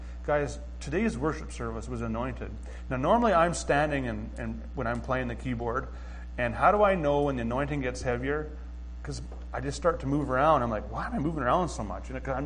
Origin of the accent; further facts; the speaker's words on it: Canada; accent: Canadian; I'll come day one with a Canadian accent, and 3 days later, I'm speaking like I'm from Missouri or something like that.